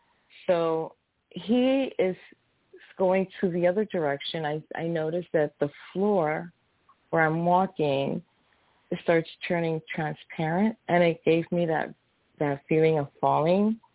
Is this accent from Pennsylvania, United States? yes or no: no; Hartford, Connecticut, United States; moved away as an adult; also born or lived in New Britain; now in Florida, United States; So I'm originally from Connecticut. I'm born in Hartford. I was there till I was about 14, and then we moved to a town called New Britain, and I lived there until I was about 20, no, actually 30, and then we moved here to Florida.